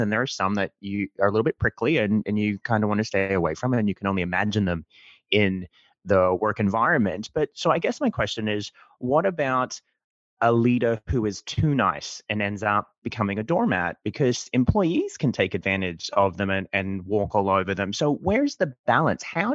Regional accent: Australia; So Amber, I'm from Australia.

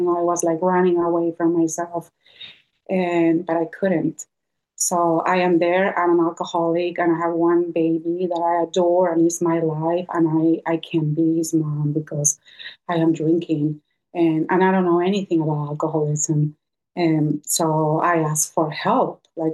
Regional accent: Lima, Peru; And I was born and raised in Lima, Peru, in South America.

